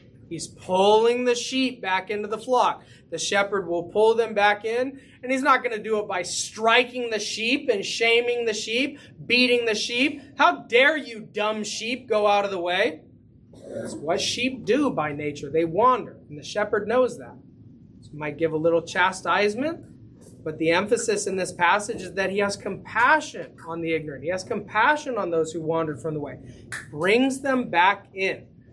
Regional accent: California, United States; I came from the San Francisco Bay Area, where every different ethnicity worships together every Sunday.

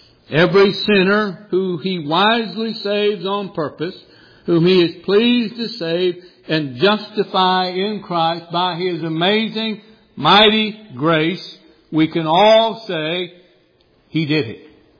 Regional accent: Rocky Mountains, United States; I grew up out in the Rocky Mountains, and I grew up in a very religious family. I grew up in what is called Mormonism.

